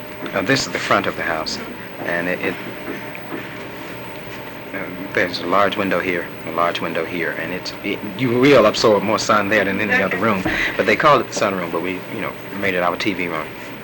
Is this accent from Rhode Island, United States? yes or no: no; Pratt City, Alabama, United States; Well, I was born and raised in Pratt City.